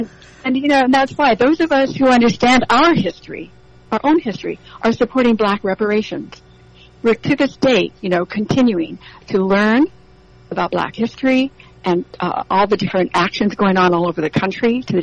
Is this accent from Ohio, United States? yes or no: no; San Diego, California, United States; I was born and raised in Logan Heights in San Diego, which was then and still remains a very African American, Latino, Mexican, new immigrant community.